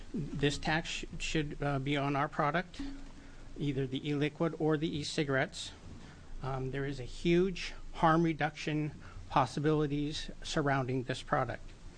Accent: Medford, Oregon, United States; I'm from Medford, and I work with EC Blend. We are the largest e-liquid manufacturer in Oregon.

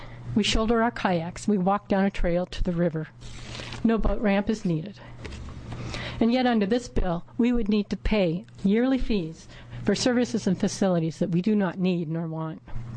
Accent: Corvallis, Oregon, United States; I'm from Corvallis, and this is my first time ever being at a testimony.

